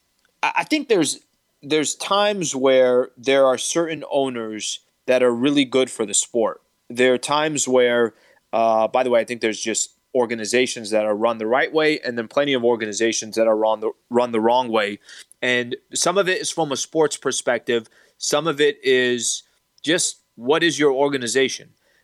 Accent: San Diego, California, United States; I grew up in San Diego, and I worked at a sports radio station out there, the Mighty 1090, for 5 years, and I was on the business side.

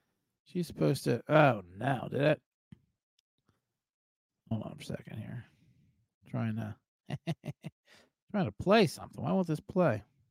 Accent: New Jersey, United States; I say that because I'm from New Jersey. South Jersey originally.

